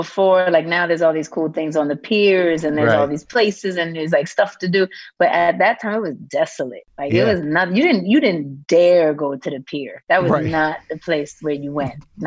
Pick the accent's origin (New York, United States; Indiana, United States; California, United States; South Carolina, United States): New York, United States; New York City; Hell's Kitchen and also Harlem.